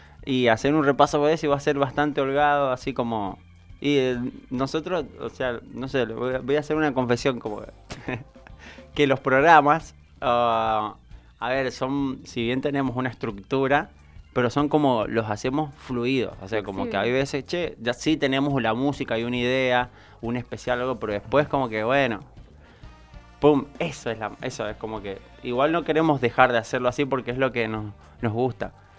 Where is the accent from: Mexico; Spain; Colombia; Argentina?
Argentina; Mendoza; Somos todos acá mendocinos.